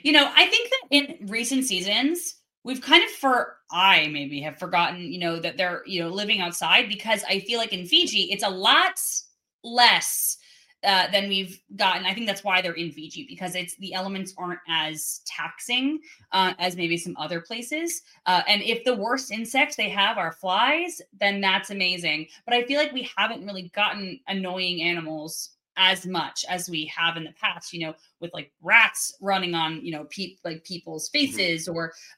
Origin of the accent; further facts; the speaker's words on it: Florida, United States; I grew up in Florida.